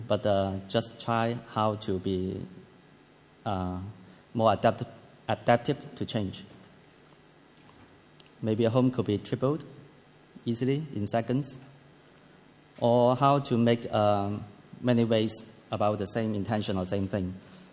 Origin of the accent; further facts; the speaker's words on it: Hong Kong; I'm from Hong Kong. I always tell people that I'm totally 100%. I was born there. Work there, study there, and teach there, and now I have my practice there.